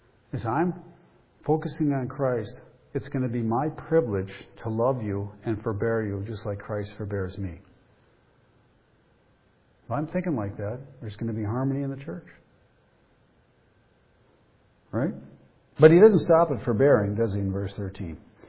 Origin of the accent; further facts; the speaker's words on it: Ireland; But I'm an Irishman and I ain't touching it.